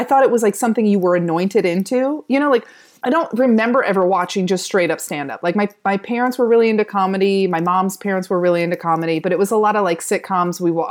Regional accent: Cedar Lake, Indiana, United States; I grew up just outside of Chicago, like an hour out of Chicago, in Cedar Lake, Indiana, unless you know where Cedar Lake is. Whenever I say I'm from Indiana, people are like, Indianapolis?

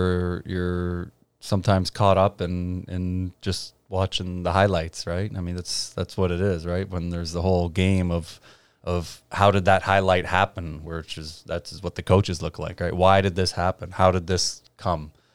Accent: Cobourg, Ontario, Canada; you know, I'm obviously from Cobourg.

